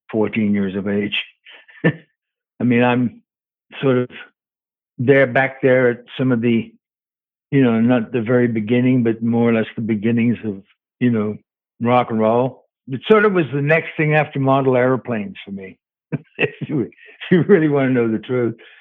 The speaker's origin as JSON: {"language": "English", "town": "Worcester", "region": "West Midlands", "country": "United Kingdom", "said": "I'm from England, Worcester."}